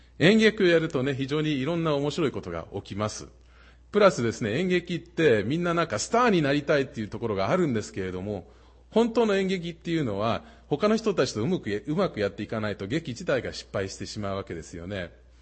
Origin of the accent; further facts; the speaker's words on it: Minnesota, United States; now in Boston, United States; 私ももともとボストンの人じゃないんです。ミネソタ出身ですけれども